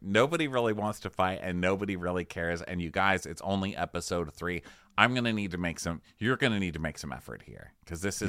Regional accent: Chicago, Illinois, United States; like I've had my family shot at. I'm from Chicago.

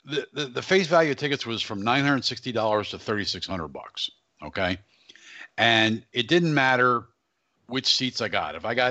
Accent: Tampa, Florida, United States; the Buccaneers. They're in Sunday Super Bowl, my hometown team. I am a season ticket holder.

